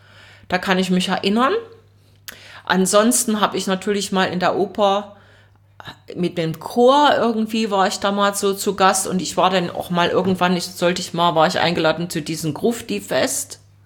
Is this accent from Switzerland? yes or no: no; Leipzig, Saxony, Germany; Ich bin dort auch aufgewachsen im Leipziger Osten.